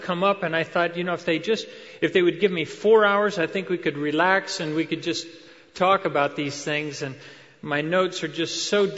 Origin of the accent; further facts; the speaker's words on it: Ecuador; I was born and raised in Ecuador, South America